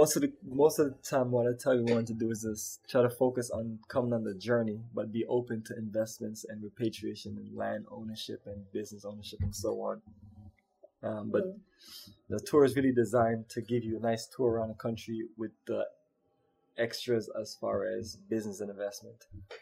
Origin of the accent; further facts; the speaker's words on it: Jamaica; moved away; It just remind me of this, you know, family culture of growing up in Jamaica, and the culture that was broken since we got here.